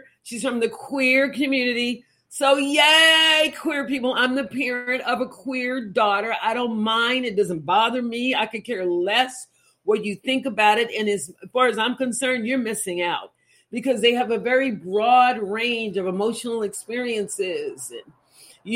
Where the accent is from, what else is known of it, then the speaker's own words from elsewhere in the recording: Texas, United States; Just so you know, Mama Duke, girl, I'm a Texan.